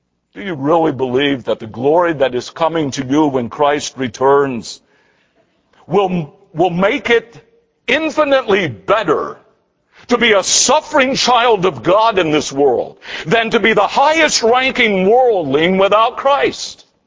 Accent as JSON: {"language": "English", "town": "Winston-Salem", "region": "North Carolina", "country": "United States", "tie": "born or raised there", "said": "It reminds me of a childhood experience of attending holiday parades in my hometown of Winston-Salem"}